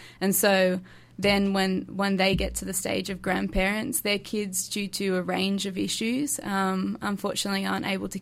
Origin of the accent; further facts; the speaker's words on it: Mullumbimby, New South Wales, Australia; I'm not actually. I'm from New South Wales. I'm from a little town called Mullumbimby, which is just near Byron Bay.